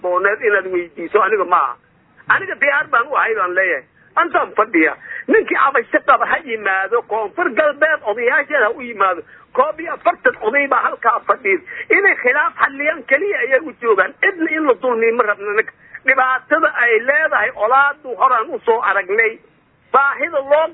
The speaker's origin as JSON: {"language": "Somali", "region": "Bakool", "country": "Somalia", "said": "anigu laftayda Bakool baan ka soo jeedaa"}